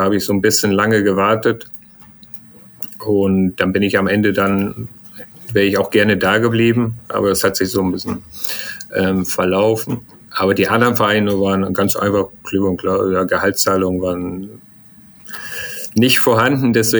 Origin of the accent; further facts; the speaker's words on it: Germany; oh geil, in Deutschland, da wo ich aufgewachsen bin